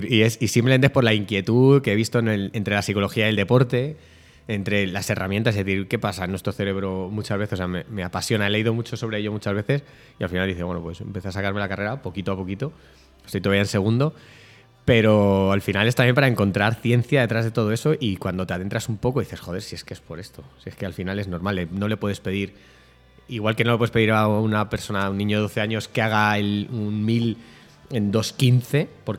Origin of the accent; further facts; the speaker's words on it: Madrid, Community of Madrid, Spain; born there; mi padre gallego, mi madre cántabra, o sea, la gente del norte es una gente muy potente, aunque yo nací aquí en Madrid, pero sé que traigo de por ahí esas raíces.